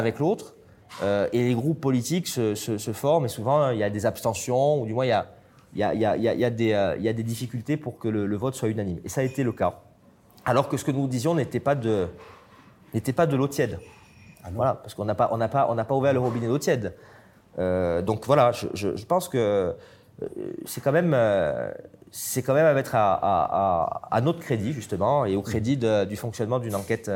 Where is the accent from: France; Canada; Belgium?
France; Corsica; notamment ici, chez nous, en Corse